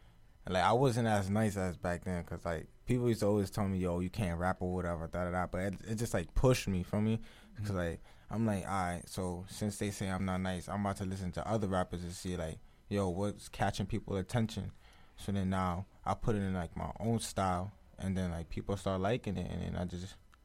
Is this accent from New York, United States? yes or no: yes; Brooklyn, New York, United States; nigga from Brooklyn, Flatbush.